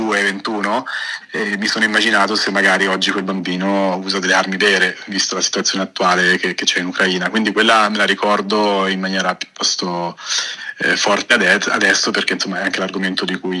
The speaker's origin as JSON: {"language": "Italian", "town": "Castiglion Fiorentino", "region": "Tuscany", "country": "Italy", "tie": "born or raised there", "said": "la prima fotografia l'ho fatta per caso a Castiglion Fiorentino, che è il paesello dove sono nato e cresciuto, in Toscana."}